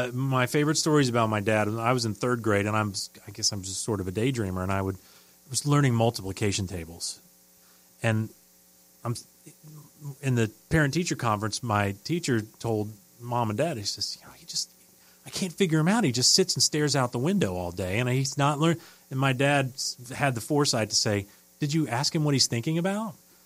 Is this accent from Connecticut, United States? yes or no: no; Indiana, United States; I grew up in Sew-In.